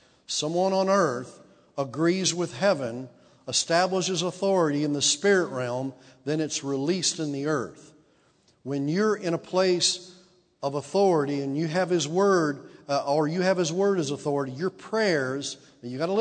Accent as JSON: {"language": "English", "town": "Houston", "region": "Texas", "country": "United States", "said": "I mean, we went to Decatur, and listen, we're from Houston."}